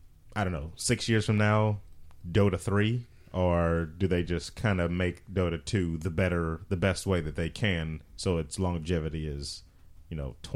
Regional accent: Stockton, California, United States; I'm from Stockton. I know that.

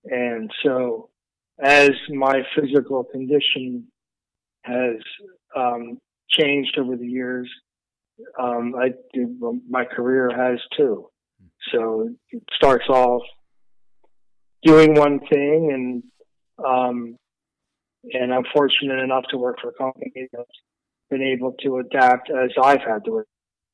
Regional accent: Philadelphia, Pennsylvania, United States; I mean, I'm 53 years old. I'm from the Philadelphia area.

